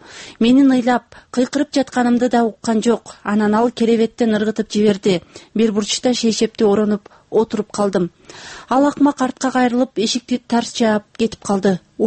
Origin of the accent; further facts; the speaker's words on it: Andijan, Andijan Region, Uzbekistan; Мен Андижанда жарды үйбүлөдө чоңойгом.